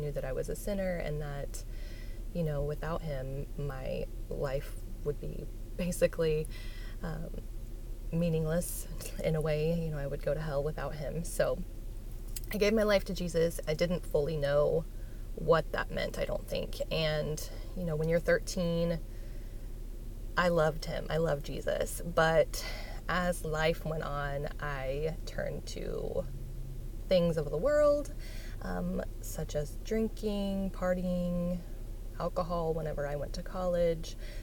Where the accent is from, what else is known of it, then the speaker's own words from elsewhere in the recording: Tulsa, Oklahoma, United States; I am 36 years old. I am from Tulsa, Oklahoma